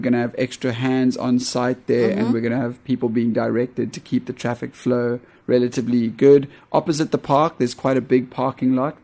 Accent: Komaki, New Zealand; I grew up in Komaki, where I was so, like, we didn't have bands coming out to play out here.

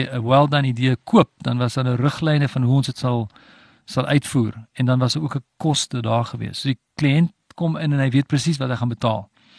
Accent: Stellenbosch, Western Cape, South Africa; born there; Ek's gebore in Stellenbosch in 1968, so dis 51 jaar terug, amper, 50 jaar terug.

